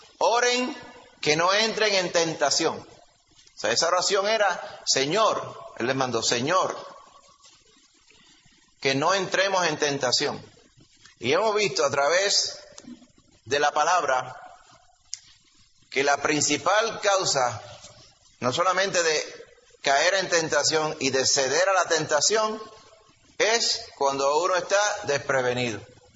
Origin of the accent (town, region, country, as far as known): Puerto Rico